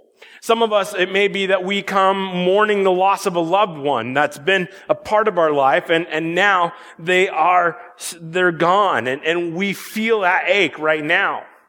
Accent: Iowa, United States; If you don't know, growing up in Iowa, Iowa is one of the first states to vote.

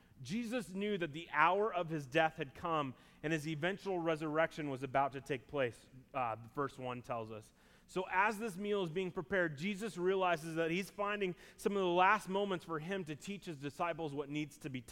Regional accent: Iowa, United States; I grew up in Iowa, and it was an ordinary sunny day

